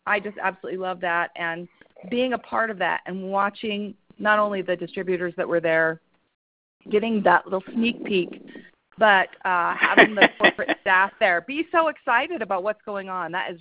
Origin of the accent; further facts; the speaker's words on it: Salt Lake City, Utah, United States; I am from Salt Lake City, Utah.